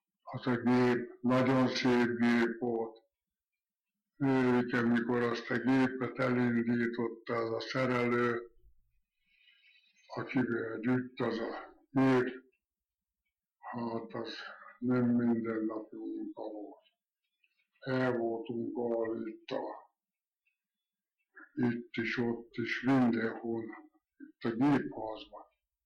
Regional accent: Budapest, Hungary; born there; születtem 1900. második, 9-én Budapesten.

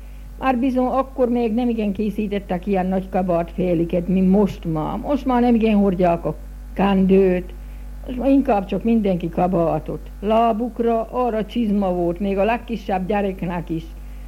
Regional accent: Padány, Trnava Region, Slovakia; Padaamból születtem 1921-ben. Itt is lakok, itt töltöttem le életemnek legtöbb idejét. Kisközség az a miánk, a Csallóköz szívibe.

